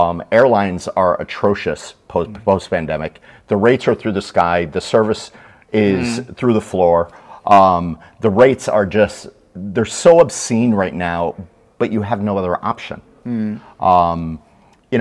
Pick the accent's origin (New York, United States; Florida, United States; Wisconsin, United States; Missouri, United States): Florida, United States; Fort Lauderdale; And so I grew up in Fort Lauderdale, and I grew up cruising, so I know the type of travel